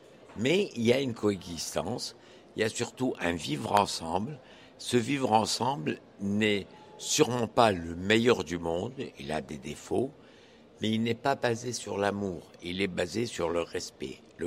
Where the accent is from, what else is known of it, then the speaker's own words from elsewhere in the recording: Tunisia; first language Arabic; French is a second language; Je suis tunisien.